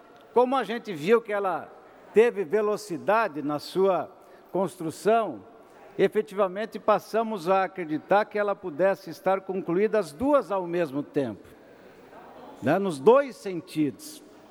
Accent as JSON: {"language": "Portuguese", "region": "Santa Catarina", "country": "Brazil", "said": "como catarinense, embora nós não sejamos de Florianópolis, mas moramos aqui 3, 4 dias por semana"}